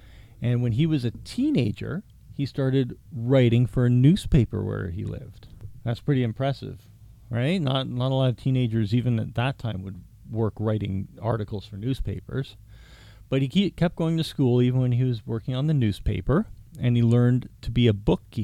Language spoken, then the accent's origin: English; Canada; we are from Canada, and we live in the city of Toronto.